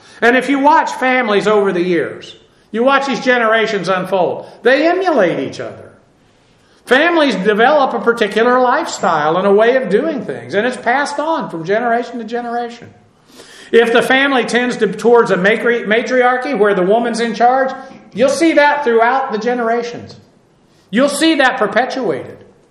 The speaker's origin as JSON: {"language": "English", "town": "Boston", "region": "Massachusetts", "country": "United States", "tie": "born there", "said": "Well, I was born around Boston. So I know we lived in Massachusetts. I don't remember it. But I know we lived in Massachusetts. We had to for a while because I was born there."}